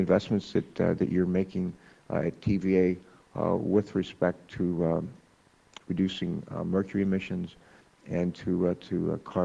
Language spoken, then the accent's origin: English; West Virginia, United States; born there; I was born in West Virginia. My dad was a coal miner for a short time in his life, so we have sort of a family history with coal.